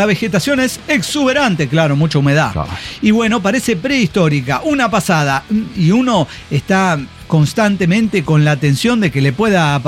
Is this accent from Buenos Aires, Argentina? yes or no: no; Córdoba, Argentina; born there; cuando nací en Córdoba capital